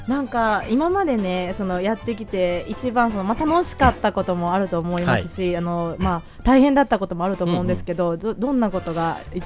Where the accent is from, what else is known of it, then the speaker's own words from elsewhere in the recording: Kansai, Japan; accent: Kansai dialect; 普段ね関西弁なんでね